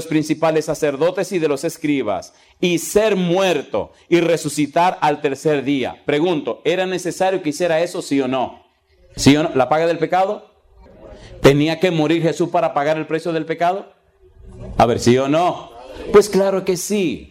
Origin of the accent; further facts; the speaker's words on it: Dominican Republic; Hace algunos años llegamos a una ciudad a trabajar que se llama Puerto Plata. Es una ciudad turística en mi país.